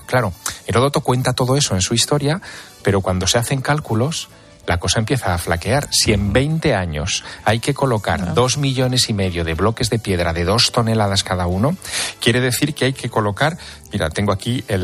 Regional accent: Teruel, Aragon, Spain; Yo soy de Teruel, de una ciudad muy pequeñita.

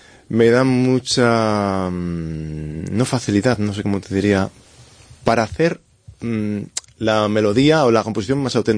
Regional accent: Zamora, Castile and León, Spain; now in Villalpando, Spain; natural soy de Zamora.

